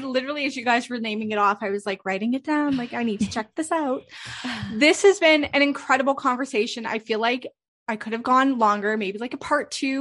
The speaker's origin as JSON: {"language": "English", "country": "Canada", "said": "I'm from Canada. People are like, you're supposed to be able to speak French. And I'm like, I can't."}